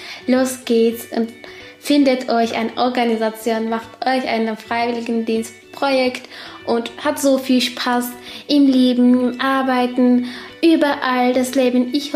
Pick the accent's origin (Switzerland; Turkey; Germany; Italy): Turkey; in der Türkei, in meinem Heimatland